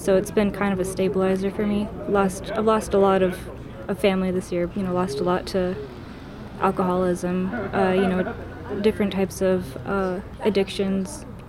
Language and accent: English; Yakutat, Alaska, United States; But I'm from Yakutat. My family is from Yakutat.